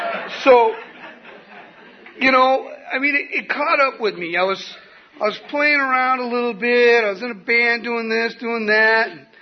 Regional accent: Santee, California, United States; And I'm thinking, man, I'm from Santee. You don't know nothing about strong.

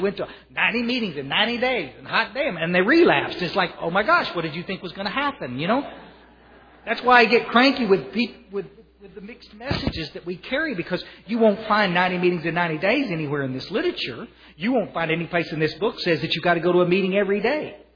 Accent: Kerrville, Texas, United States; also born or lived in Odessa, Texas; I was raised up in Kerrville, Texas, up in the hills. Actually, I was born out in Odessa, Texas. We were oil field trash.

